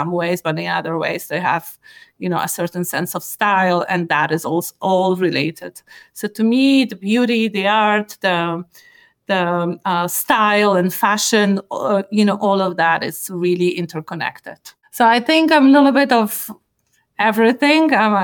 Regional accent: Poland; English is a second language; I grew up in Poland, so things were pretty sparse.

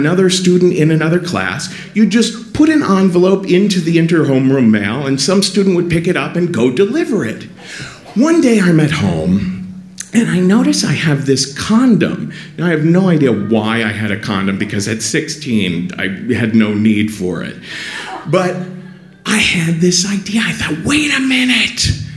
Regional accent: Cincinnati, Ohio, United States; So it was very hard for me growing up in Cincinnati because, you know, it's not like homosexuality doesn't exist there.

